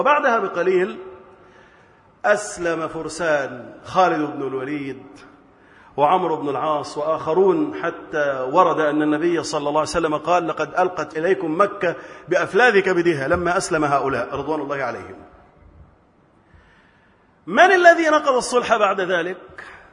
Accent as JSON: {"language": "Arabic", "country": "Egypt", "said": "اللهم احفظ بلدنا مصر وجميع بلاد المسلمين من الفتن"}